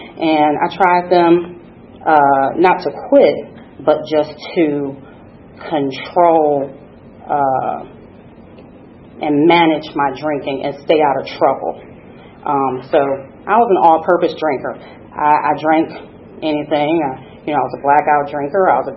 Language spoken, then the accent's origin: English; Detroit, Michigan, United States; now in Atlanta, United States; I'm originally from Detroit. Before I got to Atlanta in 2009, I spent a few years in purgatory. Cincinnati, Ohio.